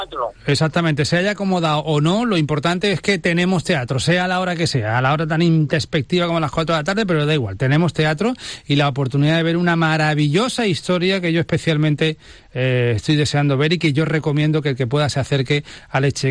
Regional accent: Málaga, Andalusia, Spain; aquí como malagueño

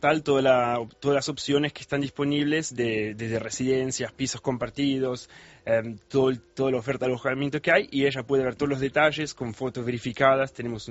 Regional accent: Argentina; born there; nací en Argentina, pero soy de origen esloveno.

